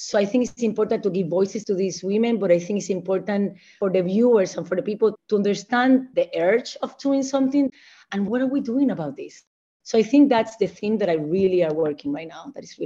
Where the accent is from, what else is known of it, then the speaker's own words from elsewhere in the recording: Puerto Rico; now in Washington, United States; I'm from Puerto Rico. I always have to say that because I'm super proud to be Puerto Rican. I've been in DC for many years, I think more than 15 years.